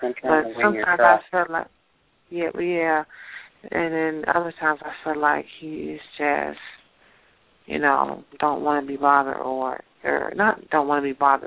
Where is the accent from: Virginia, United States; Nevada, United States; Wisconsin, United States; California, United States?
Virginia, United States; and I'm from Virginia.